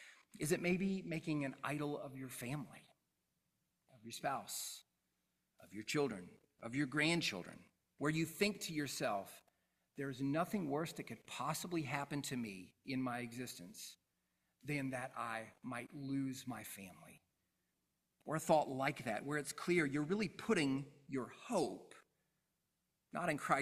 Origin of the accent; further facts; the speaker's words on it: the South, United States; I grew up in the South, back in the South now